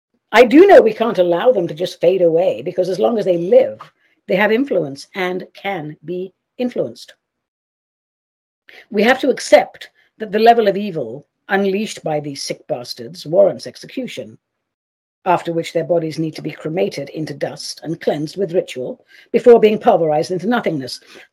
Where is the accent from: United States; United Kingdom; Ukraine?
United Kingdom; London; or London, my hometown, and not tucking into a giant portion of fish and chips, or pie and mash with parsley sauce and chili oil